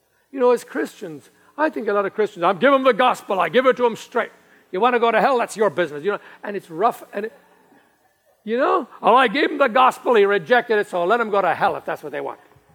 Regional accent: United States; Because I am an American, remember. Here in America, there's an absence of good manners a lot of the time.

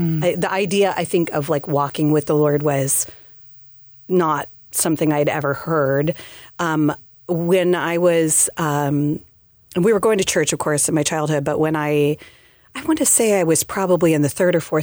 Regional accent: Orange, California, United States; Well, I grew up in Orange County, was born and raised in the same house that my mom still lives in.

